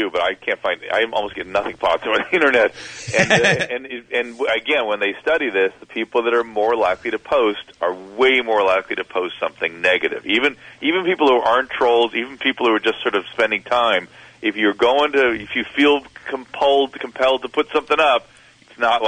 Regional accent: Scotland, United Kingdom; I'm Scottish, it's crap.

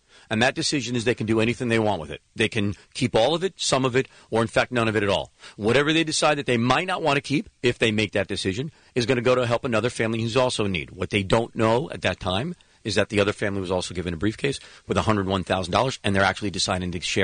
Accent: New Jersey, United States; I grew up in Jersey. I don't make Jersey Shore.

